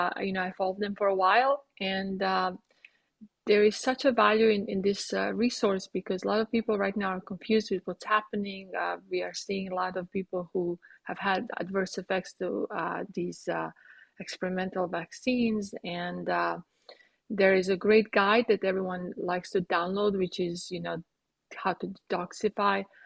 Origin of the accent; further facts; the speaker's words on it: Croatia; English is a second language; I have weird ways of saying American sayings because, you know, I'm from Croatia.